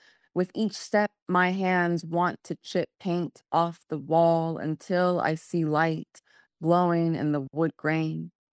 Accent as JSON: {"language": "English", "town": "San Francisco", "region": "California", "country": "United States", "lives_now": "New York, United States", "said": "I'm in New York. Oh, I'm from San Francisco. I go back and forth."}